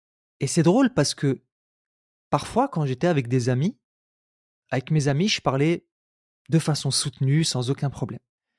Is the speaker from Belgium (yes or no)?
no; Roubaix, Hauts-de-France, France; J'ai grandi à Roubaix, une ville du nord de la France qui est très cosmopolite.